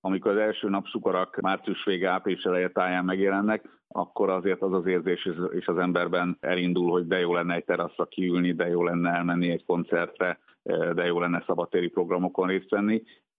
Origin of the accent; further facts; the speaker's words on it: Sopron, Győr-Moson-Sopron, Hungary; born there; Én magam soproni születésű vagyok, és hát most már egyre ritkábban járok haza